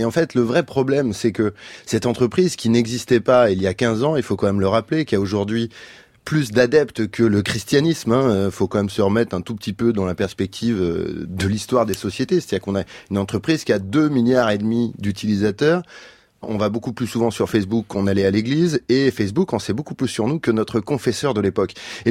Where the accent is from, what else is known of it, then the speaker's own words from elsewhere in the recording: France; chez nous en France